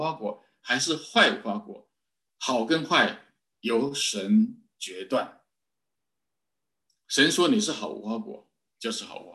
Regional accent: United States; 如果中国要像我们美国人这样的过得上生活水平

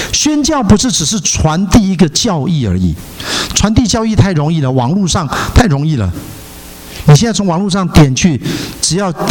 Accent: Taiwan; now in United States; 我从台湾来，我可以非常确定，一个台湾土生土长长大的人，他完全无法了解老美的思想

